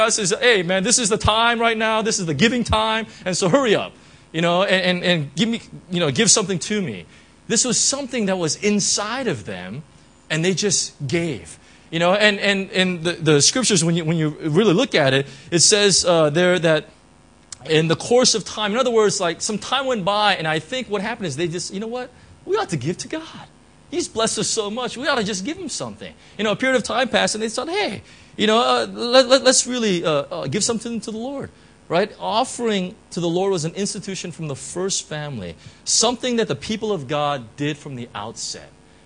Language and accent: English; California, United States; You know, I'm from Orange County and whatnot.